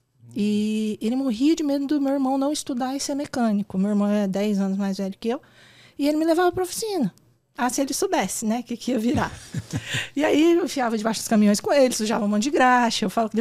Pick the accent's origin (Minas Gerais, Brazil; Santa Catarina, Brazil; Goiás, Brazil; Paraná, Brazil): Minas Gerais, Brazil; accent: mineiro; É, eu sou mineira, né? Então vocês vão perceber ao longo do podcast, quanto mais eu falo, mais mineira eu fico.